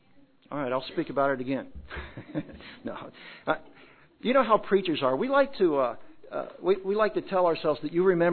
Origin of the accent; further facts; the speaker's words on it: Kentucky, United States; When I grew up in Kentucky, I lived very near Churchill Downs